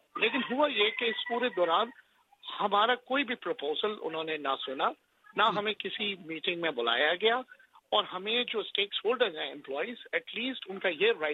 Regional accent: Pakistan; ہم anti state نہیں ہیں, ہم پاکستانی ہیں, یہ ہمارا ملک ہے

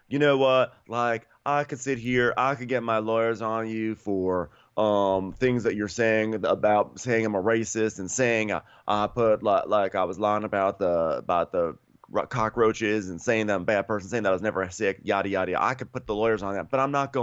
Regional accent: Connecticut, United States; I'm from Connecticut.

